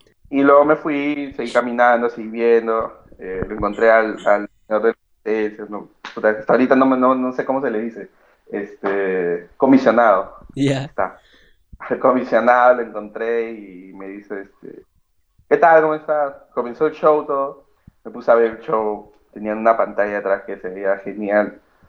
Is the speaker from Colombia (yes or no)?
no; Peru; Yo soy de Perú